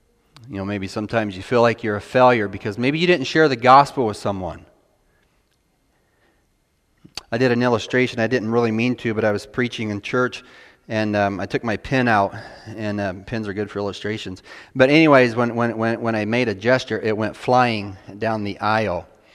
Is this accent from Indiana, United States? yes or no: yes; Indiana, United States; moved away as an adult; now in Canada; I'm originally from Indiana. Do you know what they grow in Indiana? Corn. Mm-hmm. Now, the Lord has moved us into Canada.